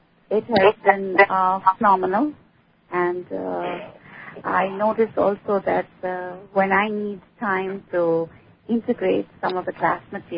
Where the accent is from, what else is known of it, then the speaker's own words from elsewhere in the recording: India; Since I'm from India